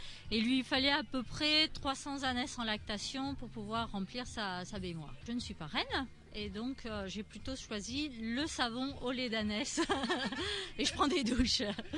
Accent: Nouvelle-Aquitaine, France; Alors, je suis de Dordogne, dans le nord du département de la Dordogne.

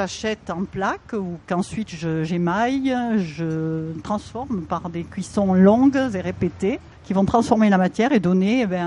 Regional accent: Rodez, Occitanie, France; born there; Je suis née à Rhodes, j'en suis partie pour faire mes études. Je suis revenue parce que la vie a fait que je suis revenue à Rhodes.

